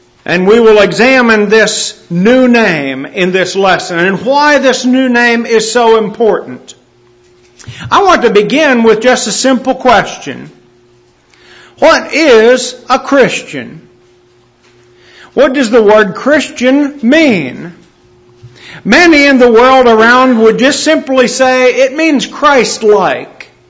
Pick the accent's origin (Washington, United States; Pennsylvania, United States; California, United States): Pennsylvania, United States; Langloth; she was a member in my hometown congregation in Langloth, Pennsylvania, when I was growing up